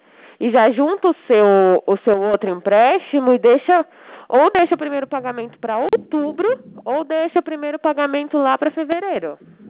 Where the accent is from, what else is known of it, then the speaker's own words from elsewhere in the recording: São Paulo, Brazil; eu sou do estado de São Paulo.